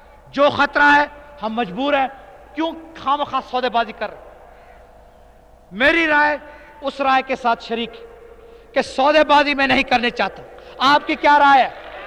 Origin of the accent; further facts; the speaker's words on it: Larkana, Sindh, Pakistan; born there; اور میں جا رہا ہوں کیونکہ لاڑکانے میں میں پیدا ہوا تھا، اور لاڑکانے کی زمین کو میں خراج تحسین پیش کرنے جا رہا ہوں، کیونکہ وہاں کی پیدائش ہے